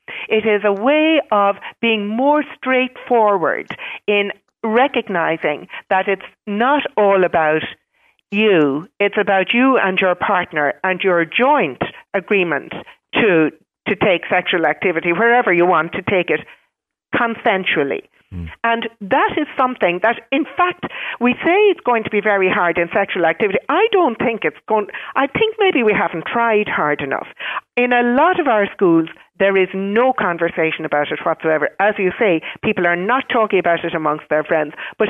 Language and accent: English; Ireland; as Irish people, we're not that great at saying yes and no.